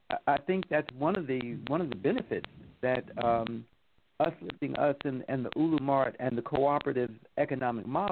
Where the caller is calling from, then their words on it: Atlanta, Georgia, United States; calling from Atlanta, Georgia.